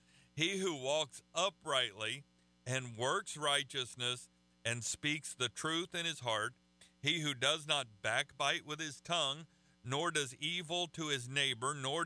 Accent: Oklahoma, United States; I'm from Oklahoma. We get to do that.

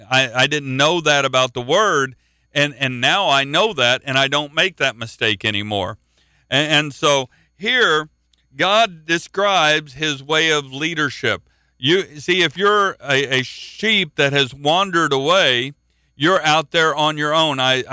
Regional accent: Oklahoma, United States; Now, I'm from Oklahoma. Oklahoma is cattle country.

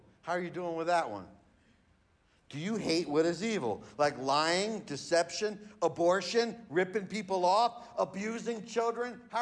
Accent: New Jersey, United States; Maybe it's just growing up in Jersey or something.

